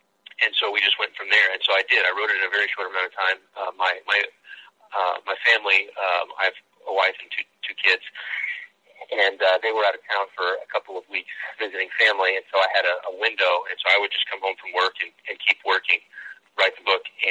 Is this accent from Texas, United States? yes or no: yes; Texas, United States; I'm originally from West Texas.